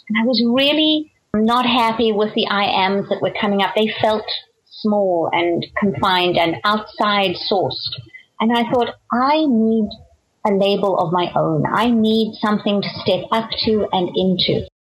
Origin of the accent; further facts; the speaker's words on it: South Africa; moved away as an adult; also born or lived in Nigeria; now in United States; I was raised in South Africa, born in Nigeria, raised in South Africa.